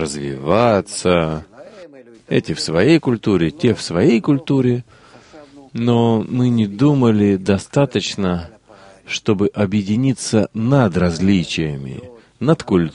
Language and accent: Russian; Russia; moved away; Я прибыл из России.